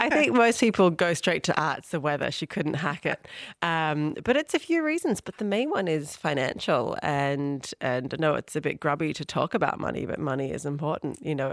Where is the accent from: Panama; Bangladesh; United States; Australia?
Australia; Sydney, New South Wales; when I grew up in Australia to an Irish parent, we have this thing in my part of Sydney, which is a mostly immigrant community. So all my friends' parents were something. All of us were the firstborn Australian sort of generation.